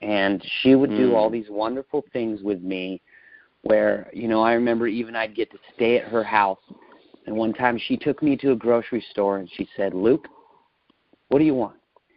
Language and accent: English; Washington, United States; growing up in Washington in the country, that name became Reynolds.